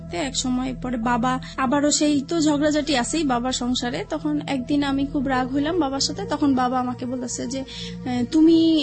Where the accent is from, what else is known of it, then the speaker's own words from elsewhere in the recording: Dhaka, Dhaka Division, Bangladesh; যেহেতু ঢাকায় বড় হয়েছি